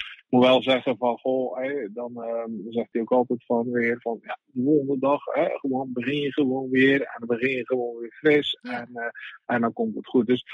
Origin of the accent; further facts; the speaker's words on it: Zeeland, Netherlands; ik kom natuurlijk uit Zeeland, dus dan ben je toch een klein beetje zuinig.